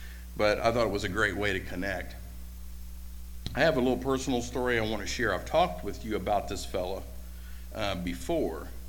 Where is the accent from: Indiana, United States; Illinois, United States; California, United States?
Indiana, United States; Beech Grove; I grew up in Beech Grove on 17 Angela Court.